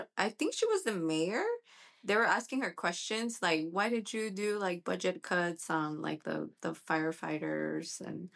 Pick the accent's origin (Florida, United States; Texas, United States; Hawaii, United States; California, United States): California, United States; San Diego; also born or lived in Mexico; So I was born in Mexico. My parents brought me here when I was, I don't know, like 6 months old. And I grew up here in San Diego.